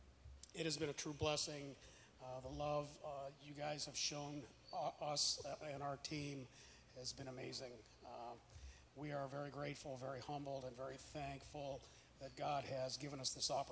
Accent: Canton, Ohio, United States; I am from Canton, Ohio. We are famous for the Football Hall of Fame

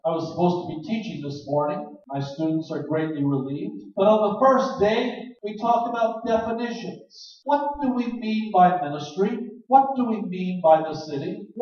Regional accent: United States; Now, I'm an American, and this is an affront to Americanism. We believe that in the beginning was the deed.

